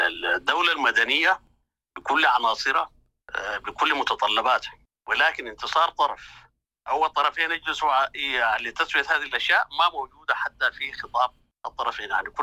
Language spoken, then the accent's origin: Arabic; Sudan; يبقى المسألة فلتت من يدنا نحن كسودانيين وأصبحت في يد الآخرين.